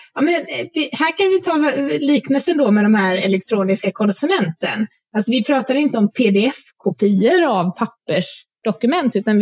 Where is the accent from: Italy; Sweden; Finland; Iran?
Sweden; Gothenburg, Västra Götaland County; särskilt som göteborgare